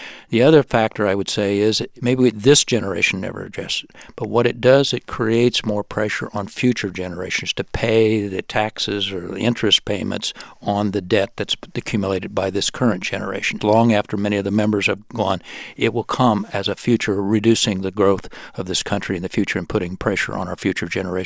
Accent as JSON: {"language": "English", "region": "Indiana", "country": "United States", "said": "the young mayor from Indiana, and I'm from Indiana, so a little bias here"}